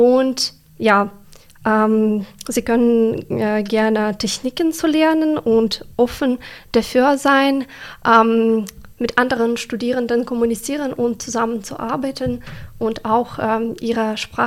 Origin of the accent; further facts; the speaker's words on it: Ukraine; German is a second language; Wie gesagt, ich komme aus der Ukraine und es gibt kein Exzerpt bei uns.